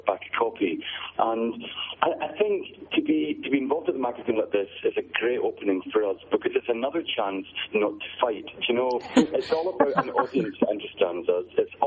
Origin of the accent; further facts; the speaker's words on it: Scotland, United Kingdom; We're Scottish. I mean, we're probably squeaking our kilt, but we're not about overspending.